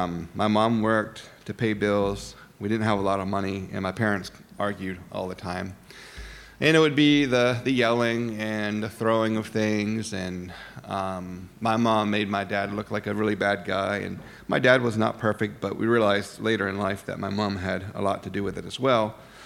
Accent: Scarborough, Maine, United States; But so I grew up in Scarborough, Maine, and my parents did.

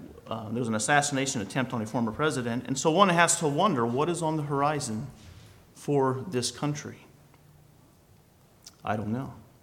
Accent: Indiana, United States; So I moved in from the Midwest. I was born and raised in Indiana.

